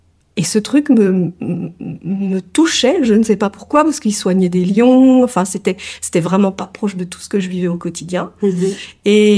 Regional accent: Morteau, Bourgogne-Franche-Comté, France; J'ai vécu à la campagne hein, tout le temps, donc je suis née à Mortaux, pays de la saucisse, dans une famille un peu. J'ai grandi dans une famille un peu élargie puisque mes cousins, mes oncles et tantes, mes grands-parents, tout le monde habitait un peu dans le même secteur.

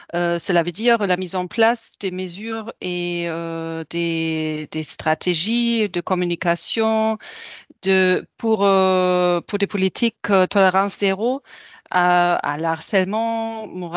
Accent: Germany; French is a second language; moved away as an adult; now in Senegal; Je suis une Allemande, je suis mère de trois garçons, j'habite au Sénégal

